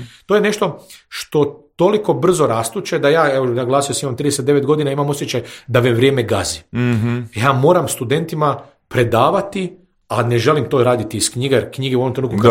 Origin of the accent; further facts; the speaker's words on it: Germany; now in Croatia; ja sam odrastao u Njemačkoj